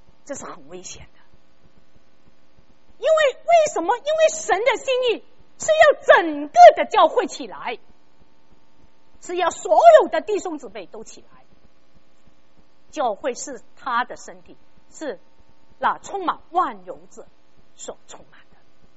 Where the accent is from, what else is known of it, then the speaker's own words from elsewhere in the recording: Guangdong, China; 我们广东人有一句话很经典的，泥水佬开门口，过得自己过得人